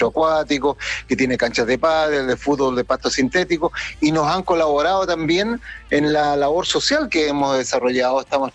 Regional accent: Temuco, Araucanía, Chile; Todos los que somos de Temuco nos acordamos de que aquí era un terreno baldío

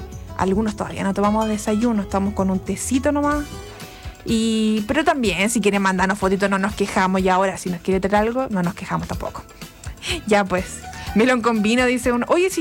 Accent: Chile; uno, como es chileno, tiene que tener alma de chileno.

